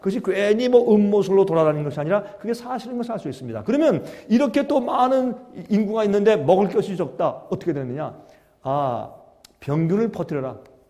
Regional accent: South Korea; 저는 미국 시민권 가진 사람이니까 저는 한국 사람이지만 미국 시민권 가지고 있으니까

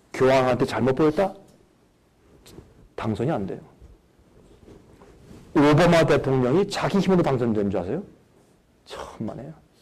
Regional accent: South Korea; 저도 한국 사람이니까 한국이 이번 경제 문제를 대처하는데 최고다.

